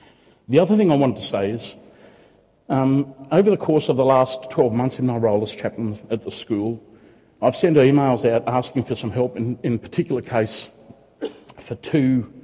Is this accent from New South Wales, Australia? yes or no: no; Yackandandah, Victoria, Australia; I've been travelled to Yackandandah, which is my hometown, to speak at a memorial Thanksgiving service up there a few weeks ago.